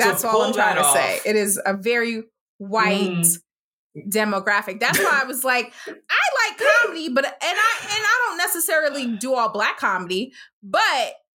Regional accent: New Jersey, United States; We grew up in Northern New Jersey.

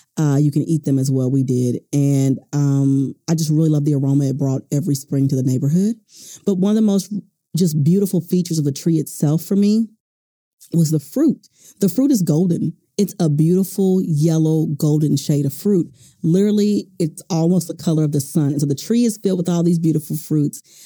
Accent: Houston, Texas, United States; I've told you guys I was raised in Houston, and Houston has a very warm climate.

